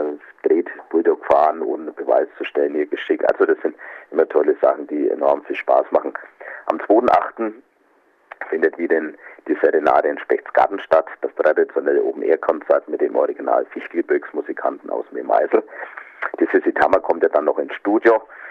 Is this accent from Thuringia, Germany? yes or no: no; Bischofsgrün, Bavaria, Germany; Sommerfest in Bischofsgrün, meinem Heimatort.